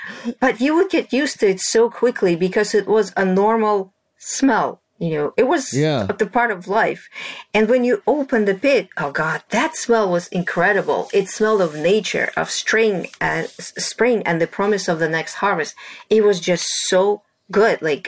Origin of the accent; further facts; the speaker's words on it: Russia; So I had a very unconventional upbringing. I grew up in Russia in my grandfather's farm.